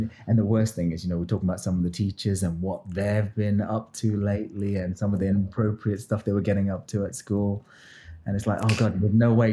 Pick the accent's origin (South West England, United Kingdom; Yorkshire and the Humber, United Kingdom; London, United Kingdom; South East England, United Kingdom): London, United Kingdom; Edgware; Because I'm from Northwest London, a place called Edgware